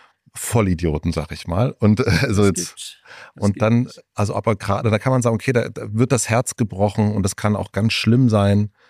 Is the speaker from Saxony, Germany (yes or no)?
no; Brandenburg, Germany; ich komme aus Brandenburg